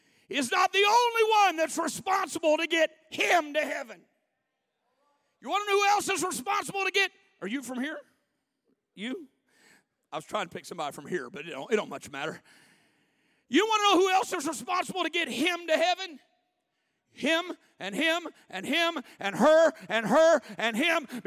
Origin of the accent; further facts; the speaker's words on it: Illinois, United States; Now, I'm from the Midwest. I grew up in Illinois